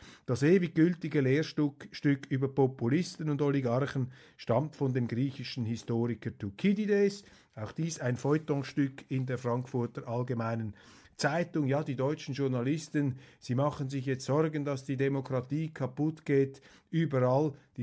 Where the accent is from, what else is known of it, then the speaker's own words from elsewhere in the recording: Switzerland; aber als Schweizer und 25% Deutscher haben wir hier ein akutes Alarmsystem